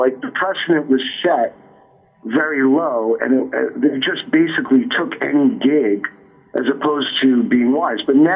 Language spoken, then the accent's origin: English; New York, United States; I grew up in New York, so it was the Village Voice or whatever, the Aquarian or whatever.